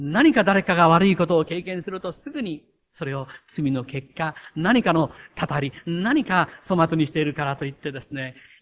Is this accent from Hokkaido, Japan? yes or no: no; Kochi, Japan; 私と同じ高知県出身、高知出身の牧師に、島村企画、亀鶴、島村企画っていうですね、牧師がいらっしゃいました。